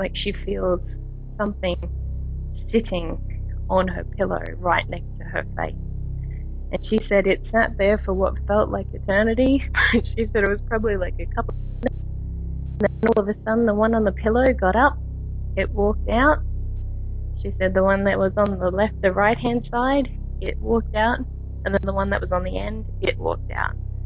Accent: Australia; I'm from Australia.

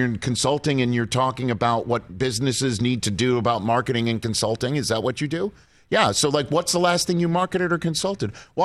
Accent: New York, United States; I am from the New York area, and as you know, I'm a Jet fan since birth

